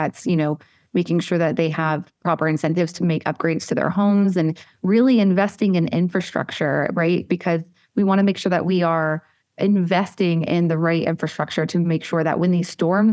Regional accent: Florida, United States; Well, I was born and raised here in the Tampa Bay area. This is where I grew up.

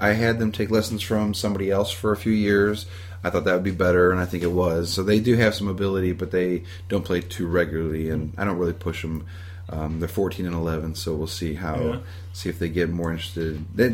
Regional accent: Webster Groves, Missouri, United States; also born or lived in Franklin County, United States; If I go all the way to the beginning, I grew up in Webster Groves till I was 8, and then I went to Pacific High School. I lived out there in Franklin County.

